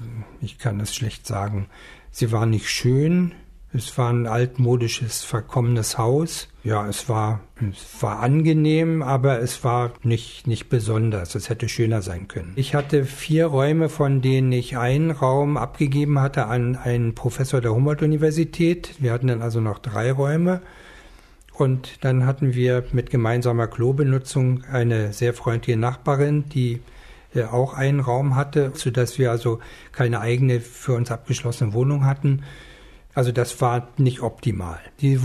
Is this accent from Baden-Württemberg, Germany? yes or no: no; Berlin, Germany; also born or lived in Königsberg; Ich komme aus Ostpreußen, aus Masuren, aus Königsberg. Wir waren Flüchtlinge und nach Berlin sind wir 1950 gekommen. Meine Sozialisation war eigentlich der Westen. Ich bin im Westen zur Schule gegangen, im französischen Sektor, habe im Westen studiert